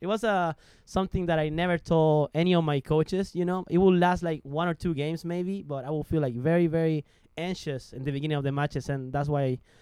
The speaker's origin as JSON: {"language": "English", "country": "Chile", "second_language": "English", "said": "Well, everything started on 2003 in Chile. That's where I'm from."}